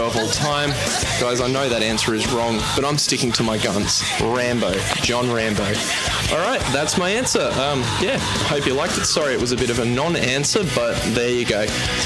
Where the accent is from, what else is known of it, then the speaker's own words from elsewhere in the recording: Australia; if you guys didn't know already, I am Australian.